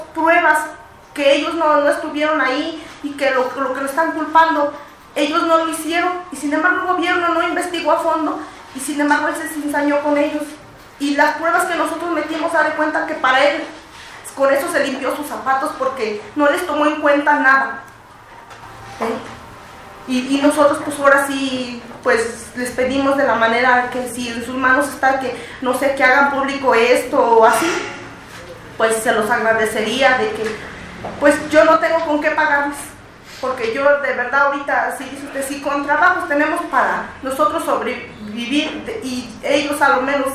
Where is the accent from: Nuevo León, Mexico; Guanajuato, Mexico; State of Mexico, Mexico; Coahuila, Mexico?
State of Mexico, Mexico; San Pedro Tlanixco; nosotros venimos de San Pedro Tlanisco, un pueblo indígena